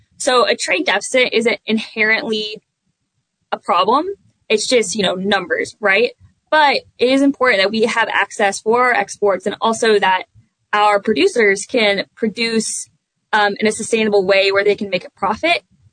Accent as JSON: {"language": "English", "region": "Kansas", "country": "United States", "tie": "born or raised there", "also_born_or_lived": "Mississippi", "lives_now": "Sacramento, United States", "said": "Unfortunately, no, but I am from the Midwest. So I grew up in Kansas, outside of Kansas City."}